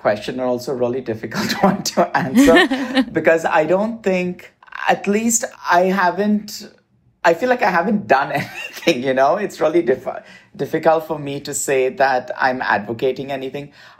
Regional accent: India; and now I'm on the West Coast. So it's definitely influenced by all of that. And also my experiences, you know, growing up in India, I come from a mixed cultural faith family. My mother's Catholic, my dad's Hindu. I'm openly gay, and I'm also married now.

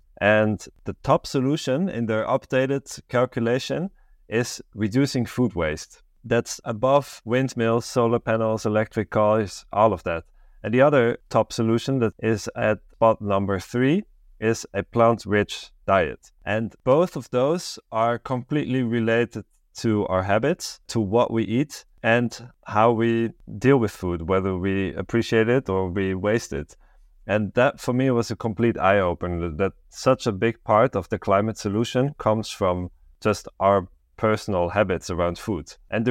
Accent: Switzerland; now in Amsterdam, Netherlands; I live in Amsterdam in the Netherlands, but I grew up in Switzerland, although I did have Dutch parents.

